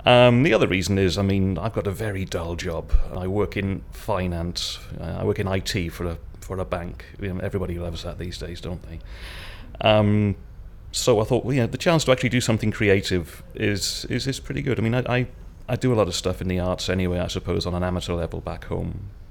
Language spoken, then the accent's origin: English; Wales, United Kingdom; now in Edinburgh, United Kingdom; I was born on the 24th October 1966 and I'm here from Edinburgh, although I'm from South Wales originally.